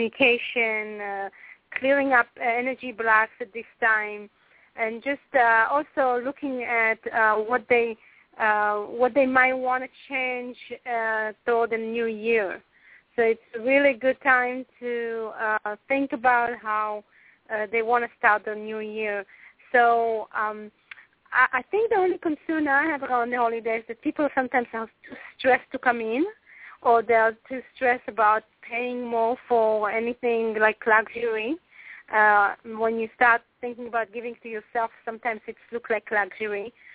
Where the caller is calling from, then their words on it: California, United States; Yeah, I'm calling from California.